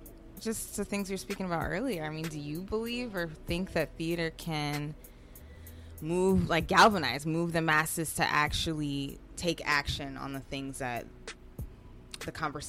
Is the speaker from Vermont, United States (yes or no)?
no; Evanston, Illinois, United States; You know, I grew up in Evanston with Chicago, you know, right there at the next door, the back door, however you want to think about that.